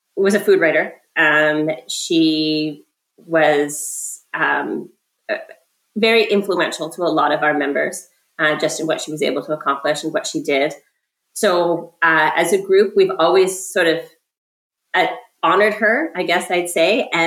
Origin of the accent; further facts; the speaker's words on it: Canada; Again, being Canadian, our membership is predominantly American from the United States